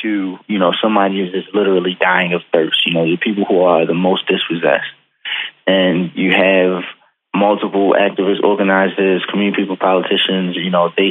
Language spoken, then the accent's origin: English; Baltimore, Maryland, United States; I come from West Baltimore